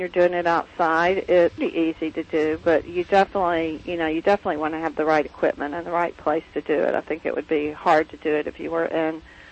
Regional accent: Jackson, Tennessee, United States; I mean, I grew up in Jackson, Tennessee, and there was a barbecue place, which is also in the book, called Bozo's.

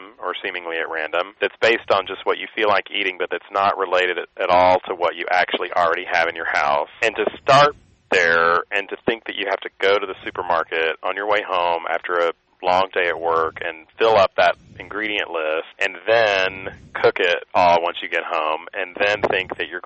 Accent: Texas, United States; also born or lived in Maine; I grew up in West Texas, but I have traveled a lot, and I've gotten inspired by food in many parts of the world.

